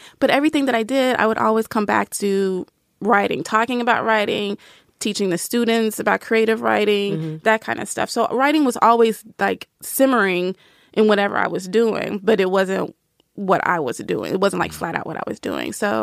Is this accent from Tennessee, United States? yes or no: yes; Nashville, Tennessee, United States; So I was, and I grew up in the South. I'm from Nashville.